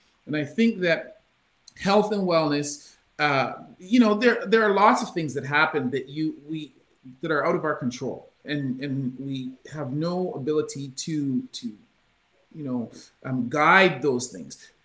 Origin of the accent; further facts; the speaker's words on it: Canada; So I'm a Canadian, a first-generation Canadian, but my parents are Jamaican heritage. Right. And when I grew up, we had nothing. My parents were factory workers.